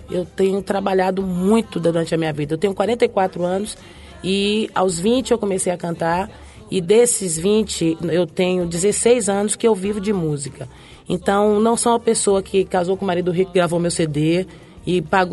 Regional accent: Bahia, Brazil; como eu vim da Bahia pra cá

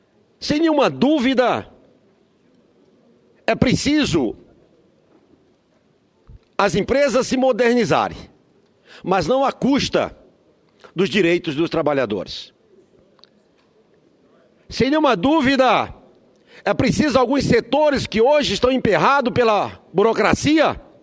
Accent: Roraima, Brazil; eu me lembrei lá da minha terrinha, em Roraima, no interior de Roraima

